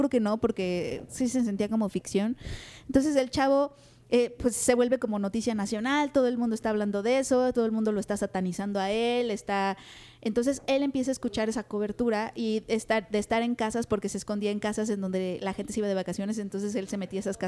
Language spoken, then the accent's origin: Spanish; Acapulco, Guerrero, Mexico; Yo de chiquita en Acapulco